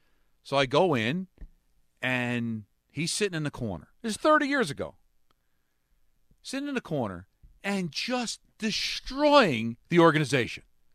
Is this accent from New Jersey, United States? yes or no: yes; New Jersey, United States; go cover like a net game or a devil game because I was from New Jersey.